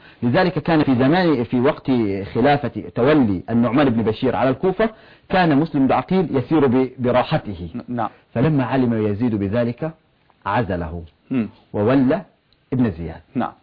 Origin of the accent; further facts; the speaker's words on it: Egypt; عندنا في مصر